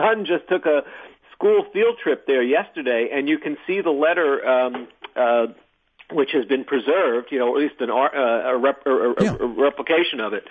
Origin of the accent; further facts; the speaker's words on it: New York, United States; now in Rhode Island, United States; We grew up in New York originally and emigrated. We did our residencies up in Rhode Island and wound up staying here.